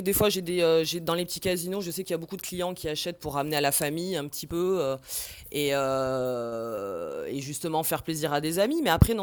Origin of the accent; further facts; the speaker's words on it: Perpignan, Occitanie, France; also born or lived in Réunion; moi je viens de Perpignan, enfin je viens de La Réunion, mais j'ai grandi dans le sud de la France.